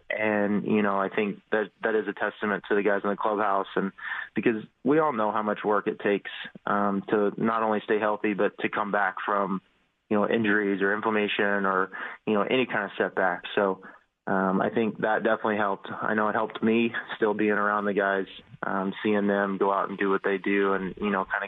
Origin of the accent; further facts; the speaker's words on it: Oklahoma, United States; So growing up in Oklahoma, I've literally never been to a hockey game.